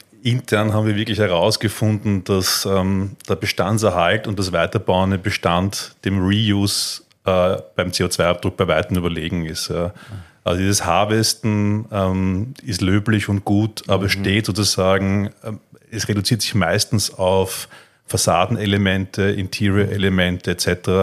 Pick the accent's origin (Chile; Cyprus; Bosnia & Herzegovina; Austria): Austria; bei uns in Österreich ist so viel Hausmüll, musst du 8 Millionen Leute intelligent sozialisieren